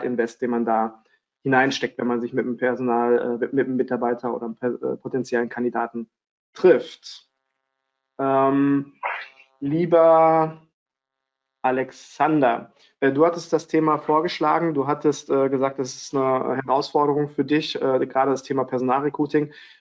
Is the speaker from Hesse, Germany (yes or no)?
yes; Frankfurt am Main, Hesse, Germany; born there; now in Cologne, Germany; ich bin 39 Jahre alt, wohne jetzt im schönen Köln, gebürtig aus Frankfurt am Main.